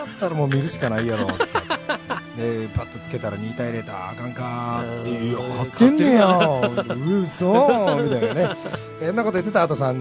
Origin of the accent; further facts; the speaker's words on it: Osaka, Japan; も大阪人ですからね。